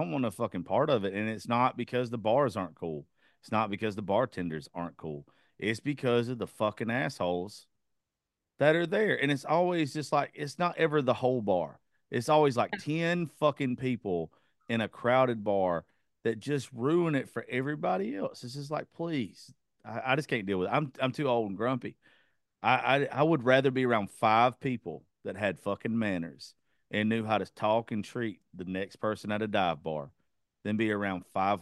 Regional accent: Georgia, United States; That's where I grew up. I'm from Georgia.

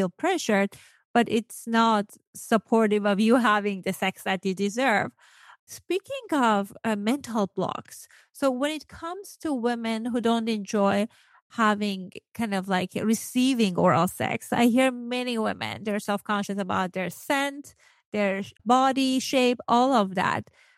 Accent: Iran; English is a second language; I grew up in Iran and like on like older time. So not internet time.

